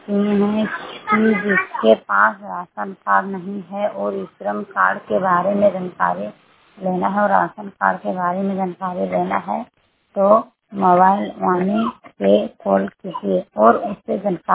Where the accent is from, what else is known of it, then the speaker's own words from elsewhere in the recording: Jharkhand, India; ग्राम post Jamu थाना मेरे जिला कोडरमा की रहने वाली हूँ।